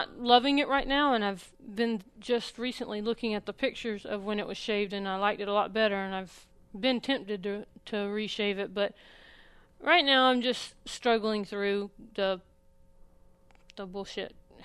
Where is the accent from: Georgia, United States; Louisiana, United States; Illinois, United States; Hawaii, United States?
Georgia, United States; I was in Georgia. I grew up in Georgia, so there's a lot... The black community is a lot more... predominant there